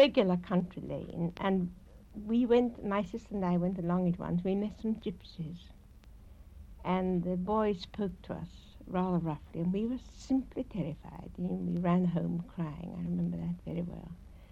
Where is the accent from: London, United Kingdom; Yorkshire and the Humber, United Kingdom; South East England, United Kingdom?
London, United Kingdom; also born or lived in Liverpool; I was born in Liverpool, but at a very early age, when I was a very little girl, we must have come down to London, and we lived in a little villary house in Wandsworth Common.